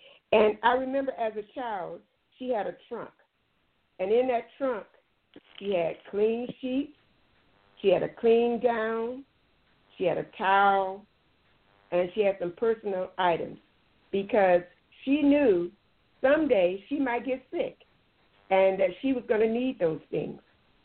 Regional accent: Elsville, Alabama, United States; born there; now in San Jose, United States; I live in San Jose, California. I was born in Elsville, Alabama.

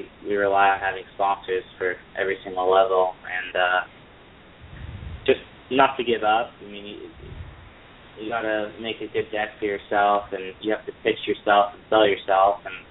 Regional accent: Los Angeles, California, United States; growing up in Los Angeles, we had X Games here for so long

